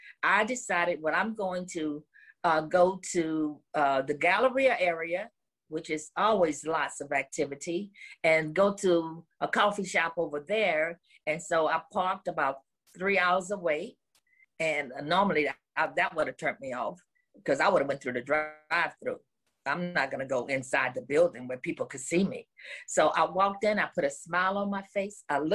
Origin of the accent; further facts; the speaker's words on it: New Orleans, Louisiana, United States; I'm from New Orleans.